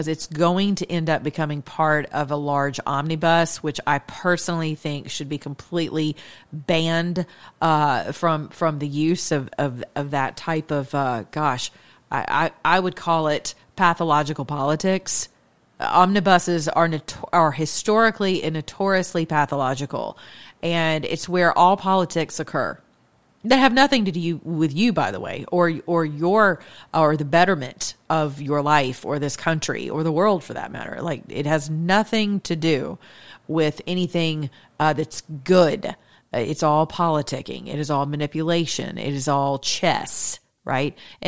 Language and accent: English; Georgia, United States; So in closing, I do want to say congratulations to the Georgia Bulldogs right here in my home state.